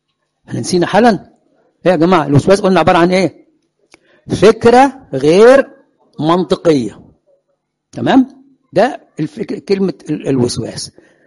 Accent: Egypt

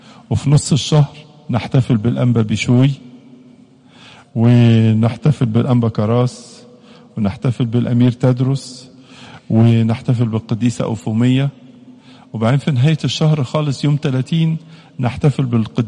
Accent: Egypt; عندنا في مصر تنيح اللواء أركان حرب مهندس فتحي قزمان مرقس

